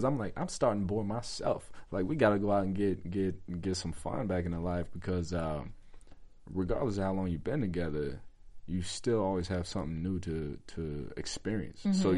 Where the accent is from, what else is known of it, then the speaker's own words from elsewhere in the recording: New York, United States; also born or lived in New Jersey; I'm from the country. I was raised in New York and Jersey.